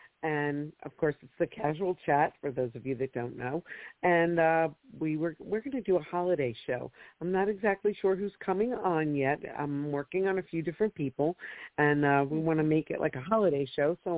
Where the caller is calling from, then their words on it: New Jersey, United States; How are you? And I'm calling from New Jersey.